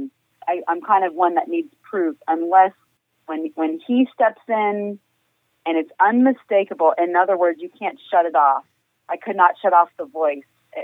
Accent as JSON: {"language": "English", "region": "Florida", "country": "United States", "said": "I had a little bit of family in Florida at the time. I'm originally from Florida."}